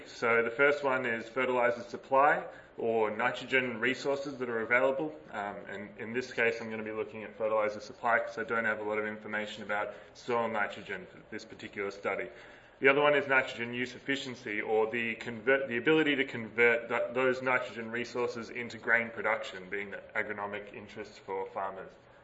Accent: Australia; I come from Australia

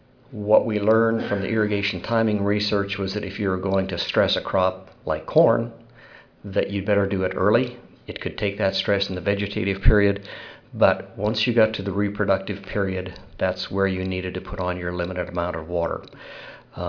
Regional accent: Greeley, Colorado, United States; The panhandle and my home country around Greeley, Fort Collins, Colorado is very similar.

